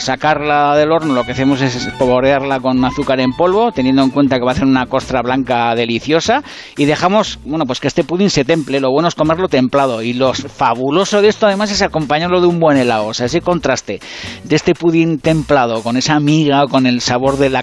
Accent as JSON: {"language": "Spanish", "region": "Basque Country", "country": "Spain", "said": "que soy vasco, yo. Que soy vasco, señora"}